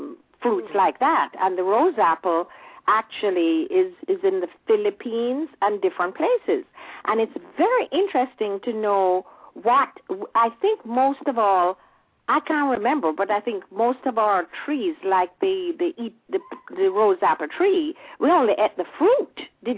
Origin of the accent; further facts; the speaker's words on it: Jamaica; grew up in the 40s and 50s and 60s before independence and have such wonderful memories of the joys of growing up in Jamaica.